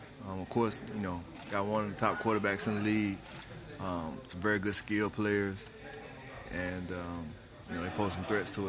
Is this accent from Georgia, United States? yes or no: no; Mississippi, United States; I'm from Mississippi, so we do Thanksgiving a little bit different.